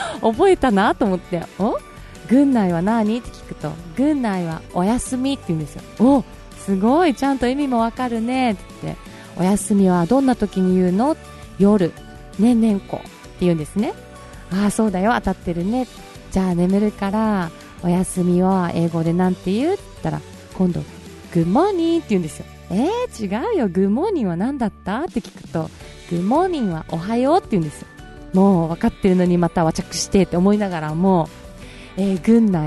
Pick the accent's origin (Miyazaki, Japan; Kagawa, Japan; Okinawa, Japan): Okinawa, Japan; Nishihara; 私も西原町出身なので、西原町にねやっぱり生まれ育ってるわけなので、そこでも何か役に立つことをできないかなっていう思いもありましたし